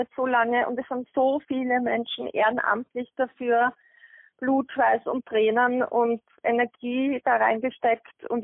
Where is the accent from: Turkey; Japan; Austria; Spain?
Austria; Vienna; Das heißt, ich kann jetzt auch als Wienerin in Dornbirn oder in Linz unterschreiben, völlig egal.